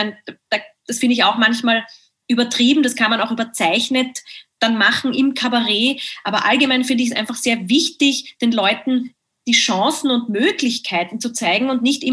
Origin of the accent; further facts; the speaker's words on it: Greece; weil ich bin auch Griechin, muss man auch sagen, in Griechenland dreht sich alles um das Essen.